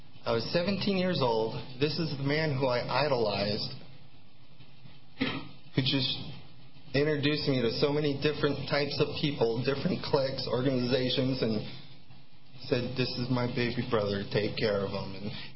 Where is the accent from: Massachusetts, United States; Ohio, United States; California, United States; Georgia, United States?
California, United States; Santa Clara; And back then, I lived in Santa Clara. I was brought up in Santa Clara